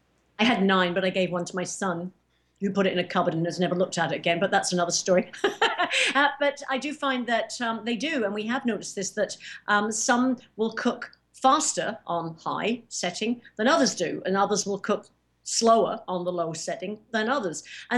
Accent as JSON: {"language": "English", "country": "United Kingdom", "said": "I'm from Britain originally, right? I mean, I love curry."}